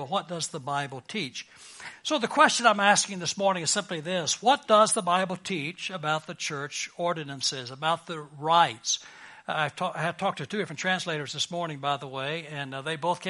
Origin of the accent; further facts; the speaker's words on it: Texas, United States; accent: Texas; And you can work through my Texas accent. I speak perfect Texan